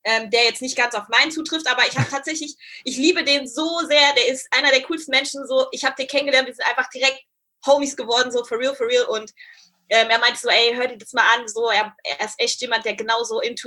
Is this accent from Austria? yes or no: no; Nairobi, Kenya; wenn ich gesagt habe, ich bin in Nairobi groß geworden